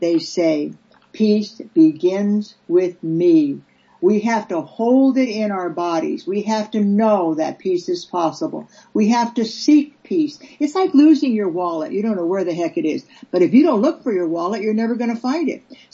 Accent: San Diego, California, United States; also born or lived in Santa Barbara; I know all this because I was raised in San Diego. And I left San Diego and moved to Santa Barbara to go to college.

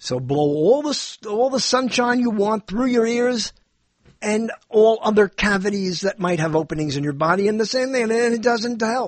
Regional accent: New York, United States; I grew up, as I always said, I grew up in New York. And in New York, everybody knows what it is they need to know.

